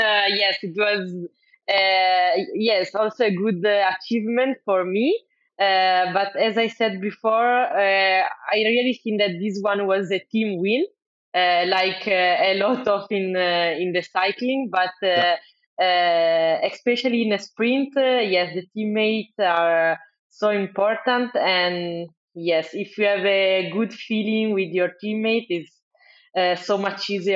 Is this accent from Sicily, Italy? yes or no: no; Cuneo, Piedmont, Italy; born there; English is a second language; Yes, I was born in Cuneo, that is a city next to the mountain. So there were a lot of snow during the winter.